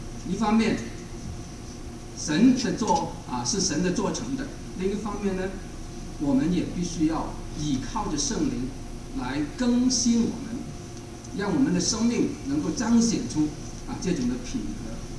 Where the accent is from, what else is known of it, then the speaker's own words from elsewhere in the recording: China; 就好像我们中国人认为人的感情在哪里？在心里，在心里。